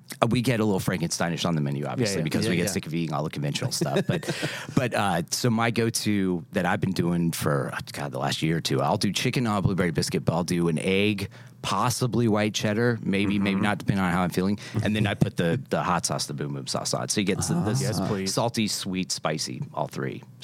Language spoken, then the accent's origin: English; Raleigh, North Carolina, United States; also born or lived in San Jose; I'm from... born in San Jose, California. Okay, there's a child, when I was nine, I moved to Raleigh.